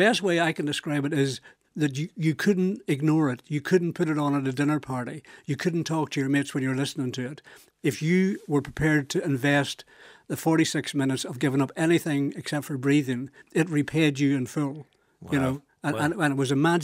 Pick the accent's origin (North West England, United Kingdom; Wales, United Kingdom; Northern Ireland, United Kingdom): Northern Ireland, United Kingdom; moved away as an adult; now in London, United Kingdom; I was being a Northerner, I was proud